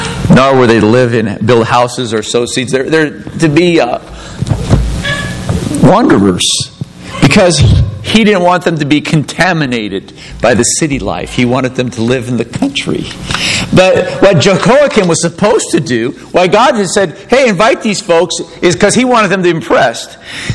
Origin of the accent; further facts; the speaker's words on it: United States; We're Americans. And there was a great price paid for being an American.